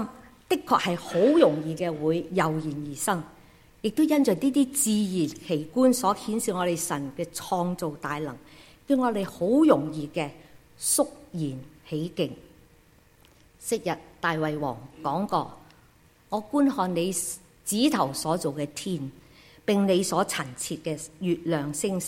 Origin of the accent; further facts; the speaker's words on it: Hong Kong; 我好记得小时候在香港